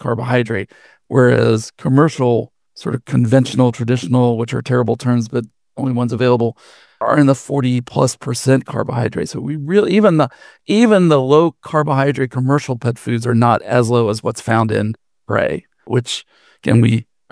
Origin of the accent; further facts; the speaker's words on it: West Virginia, United States; And I am from West Virginia originally, West by God, stand up and shout it when you say it, Virginia originally, born, bred, and raised.